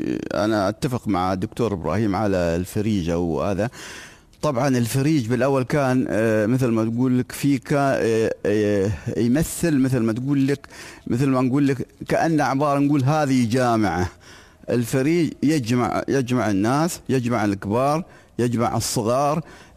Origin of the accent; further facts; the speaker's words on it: Dubai, United Arab Emirates; هذا عادي موجود عندنا في الإمارات